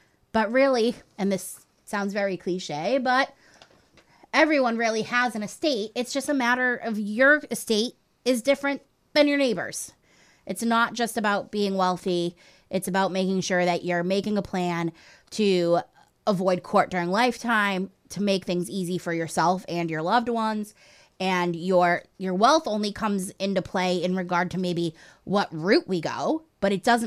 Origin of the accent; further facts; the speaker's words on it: Abington, Massachusetts, United States; now in Carver, United States; So I was born and lived in Carver until I was 10, and then moved to Abington, and that's where I kind of consider them from in the sense of high school and whatnot. But now we have gone full circle, and I'm living back in Carver